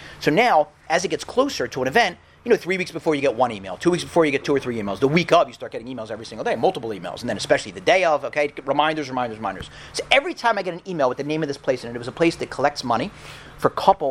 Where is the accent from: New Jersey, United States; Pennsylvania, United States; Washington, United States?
Pennsylvania, United States; Philadelphia; Oh, yeah, I'm from Philly. The Eagles have never even won a Super Bowl.